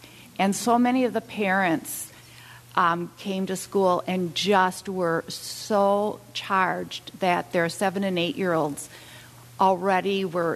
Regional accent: Delafield, Wisconsin, United States; from Delafield

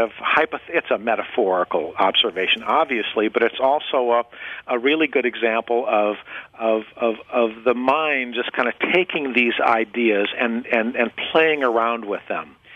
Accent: Midwest, United States; I'm a Midwesterner, as you recall

